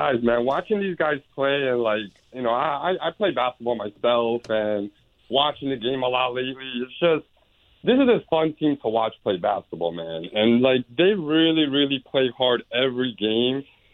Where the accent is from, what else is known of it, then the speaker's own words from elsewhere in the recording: New York, United States; It's just, like, as a New Yorker, I mean, he's just perfect for that team.